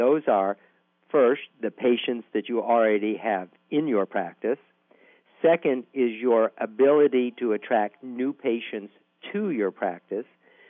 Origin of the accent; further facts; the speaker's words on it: New Orleans, Louisiana, United States; I am from New Orleans, which is the underwater capital of the world.